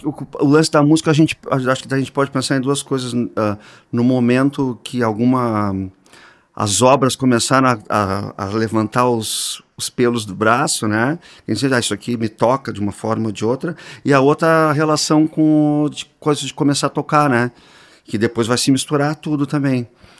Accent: Rio Grande, Rio Grande do Sul, Brazil; born there; Eu sou natural de Rio Grande.

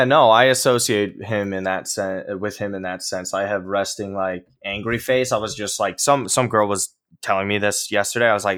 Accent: New York, United States; I'm from New York.

